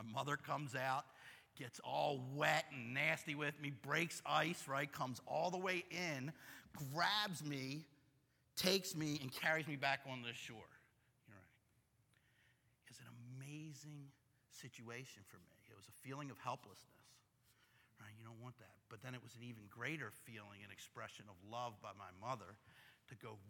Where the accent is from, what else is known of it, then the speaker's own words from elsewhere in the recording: Dundalk, Maryland, United States; Growing up in Dundalk again, I grew up until I was 5 on Lyndhurst Road. If anybody knows Lyndhurst Road, that's right there on the water, kind of down between North Point, and it's on the Back River